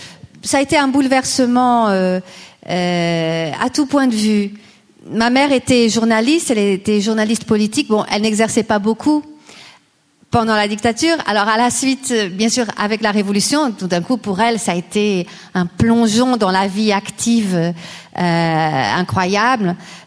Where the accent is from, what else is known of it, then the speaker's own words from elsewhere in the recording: Vienna, Austria; moved away; also born or lived in Lisbon; toute mon enfance a été imprégnée de métissage, dans le sens où je suis née à Lisbonne, mais tout de suite après, mes parents m'ont emmenée à Vienne, en Autriche, où mon père avait fait des études à l'Académie de musique.